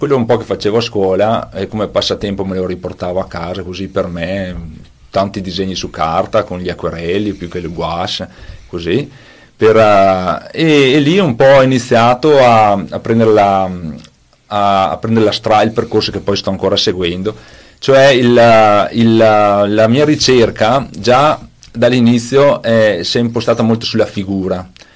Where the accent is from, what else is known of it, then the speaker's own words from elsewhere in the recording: Grigno, Trentino-Alto Adige, Italy; perché io sono di Tese Grigno, e in comune di Grigno